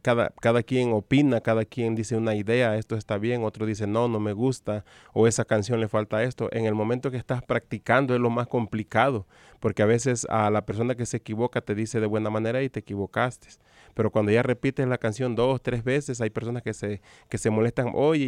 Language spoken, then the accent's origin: Spanish; Mexico; moved away; me vine hace mucho tiempo de México